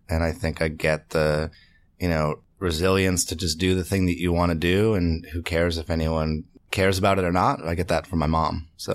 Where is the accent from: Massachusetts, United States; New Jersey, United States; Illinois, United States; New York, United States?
Massachusetts, United States; Medway; I'm from right outside of Boston, about 40 minutes outside of Boston in the suburbs. It's a town called Medway, Massachusetts.